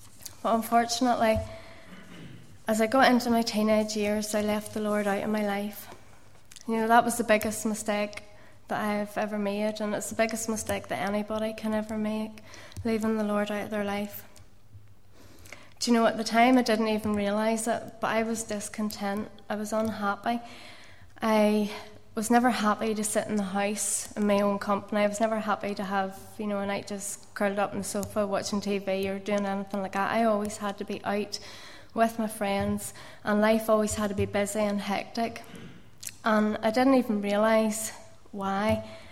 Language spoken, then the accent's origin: English; Ballymena, Northern Ireland, United Kingdom; I was born and brought up in Ballymena, or as you say in Korean, born and reared in Ballymena. I was the eldest of four children